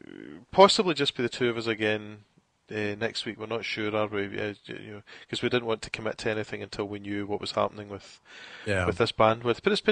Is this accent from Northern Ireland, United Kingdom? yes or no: no; Scotland, United Kingdom; we as Scottish educators have got to be very self-critical.